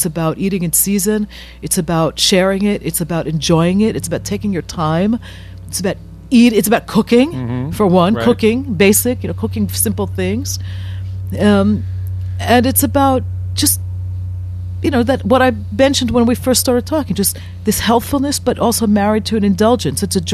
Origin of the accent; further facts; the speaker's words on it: New York, United States; And I think that it was really, to me, as a New Yorker, I mean, it was very strange.